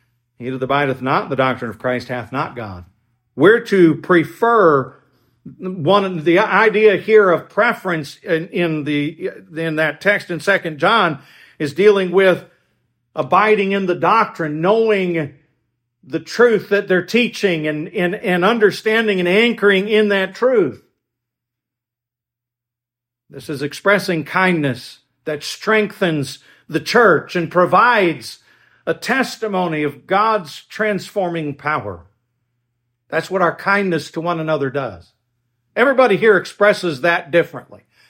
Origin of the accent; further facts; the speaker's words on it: Pennsylvania, United States; We're from Pennsylvania, and you know, the compassion that we show for one another isn't as obvious as other places, just the culture we grew up in.